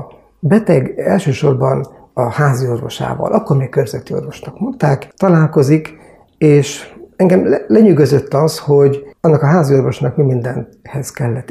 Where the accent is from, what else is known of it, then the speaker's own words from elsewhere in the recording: Sárospatak, Borsod-Abaúj-Zemplén, Hungary; also born or lived in Sátoraljaújhely; Ugye Sárospatakon laktam már 8 éves koromtól, de újhelyi születésű vagyok